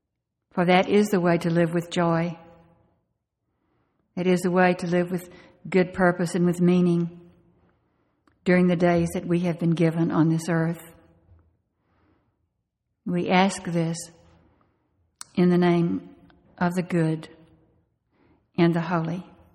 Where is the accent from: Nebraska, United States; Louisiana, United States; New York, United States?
Louisiana, United States; Homer; Now, I grew up in North Louisiana in a little town called Homer near Shreveport. It's not too far from the Texas border.